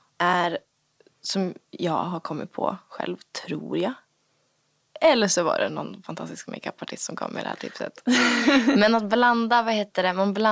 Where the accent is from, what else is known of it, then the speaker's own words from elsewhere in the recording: Umeå, Västerbotten County, Sweden; Men jag semestrar ju mest upp till min hemstad.